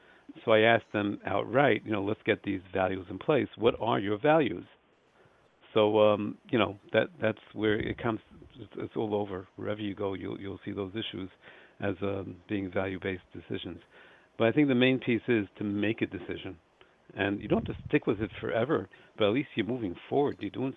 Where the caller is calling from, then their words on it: Lakewood, New Jersey, United States; Lakewood, New Jersey.